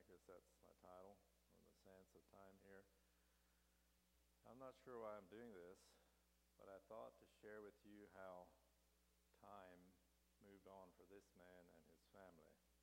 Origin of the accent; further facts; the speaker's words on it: Shippensburg, Pennsylvania, United States; also born or lived in Union County, Pennsylvania; In Union County, Pennsylvania, in an older Mennonite family. 4 years later, we moved to the Shippensburg area of Pennsylvania.